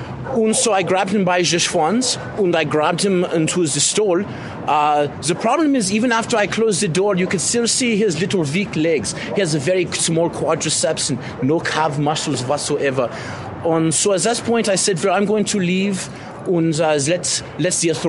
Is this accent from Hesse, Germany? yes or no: no; Munich, Bavaria, Germany; also born or lived in Berlin; now in San Francisco, United States; Originally, I'm from Munich, but I was living in Berlin for the last 10 years or so, yeah.